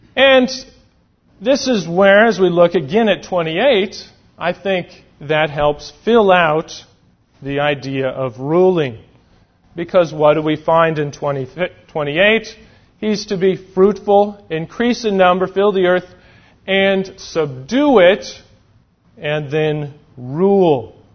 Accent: Alaska, United States; And we grew up in Alaska.

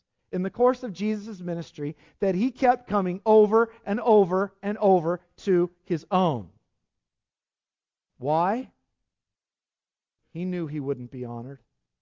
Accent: Lemoore, California, United States; In my hometown, we've had some amazing athletes come out of there. Tommy Smith in the 68 Olympics, you know, he was the one that held up the black glove. He ran at Lemoore High School.

